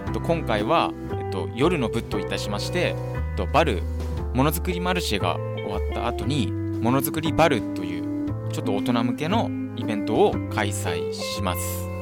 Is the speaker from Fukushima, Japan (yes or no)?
yes; Namie, Fukushima, Japan; 僕は浜通りの浪江町出身なんですけど、震災があって避難することになったので